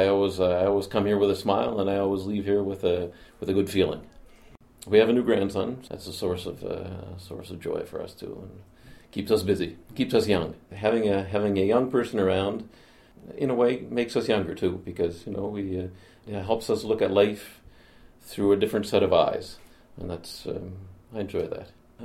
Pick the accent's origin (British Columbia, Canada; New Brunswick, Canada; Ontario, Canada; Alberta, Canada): New Brunswick, Canada; now in Montreal, Canada; I live in Montreal. I've lived here for the last 37 years. I'm originally from New Brunswick.